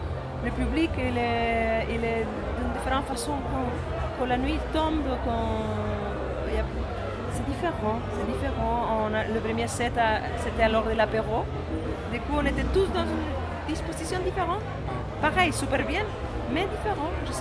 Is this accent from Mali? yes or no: no; Chile; now in France; Moi je viens de Chili